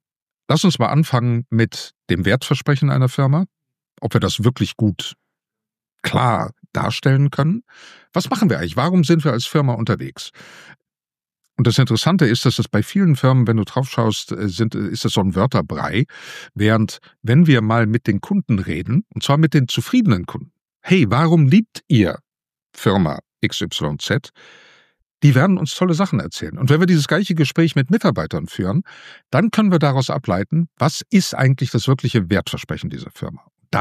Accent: Netherlands; also born or lived in Germany; now in Belgium; Ich bin zwar in Deutschland geboren, aber in Holland aufgewachsen, wohne seit fast 25 Jahren in Belgien, aber bin in den letzten Jahren wieder vermehrt oder hauptsächlich in Deutschland unterwegs.

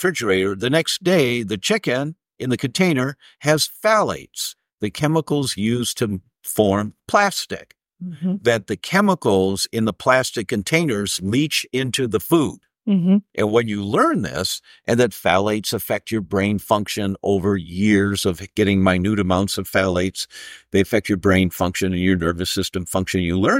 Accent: Detroit, Michigan, United States; And I'm from Detroit originally.

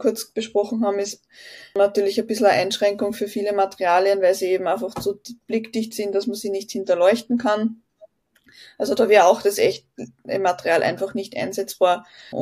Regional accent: Austria; wir haben in Graz bei uns in Österreich mal ein Casino ausgestattet

